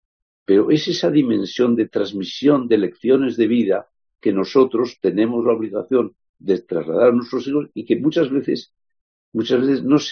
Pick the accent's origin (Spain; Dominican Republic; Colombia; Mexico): Spain; Basque Country; En mi tierra, en el País Vasco